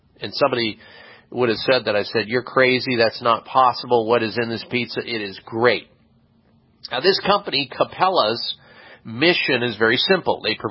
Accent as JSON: {"language": "English", "region": "Midwest", "country": "United States", "tie": "born or raised there", "said": "I learned that growing up in the Midwest"}